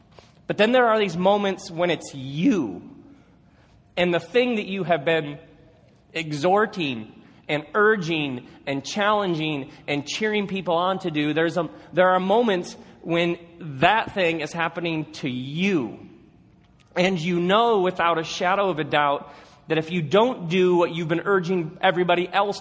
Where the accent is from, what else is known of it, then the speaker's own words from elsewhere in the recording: Grand Rapids, Michigan, United States; no, I'm a pastor from Grand Rapids, but I want you to book me in that club